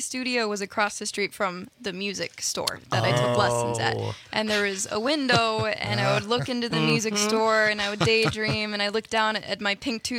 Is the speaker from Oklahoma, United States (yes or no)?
no; Elkhorn, Wisconsin, United States; Yeah, so Elkhorn's a pretty small town about an hour south of Madison.